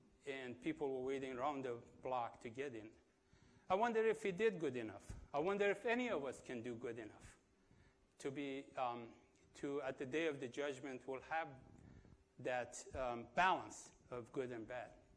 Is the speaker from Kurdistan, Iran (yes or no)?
no; Kerman, Kerman Province, Iran; English is a second language; now in United States; I'm originally from Kerman, the southern part of Iran. There are 11 of us in the family, children, two in Canada, my brother and sister in Canada. The rest of us have come to the United States.